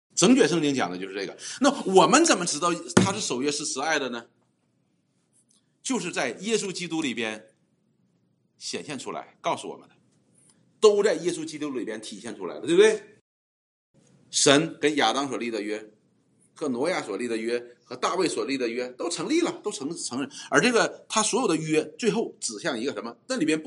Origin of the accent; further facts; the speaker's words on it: Northeast China, China; 我们东北人呢吃一种菜叫酸菜